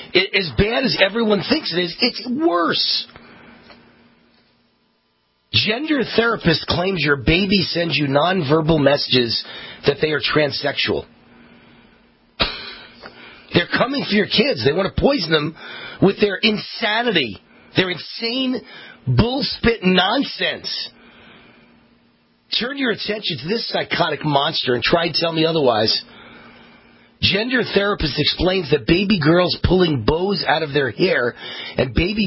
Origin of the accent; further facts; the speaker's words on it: United States; I'm American made and proud of it.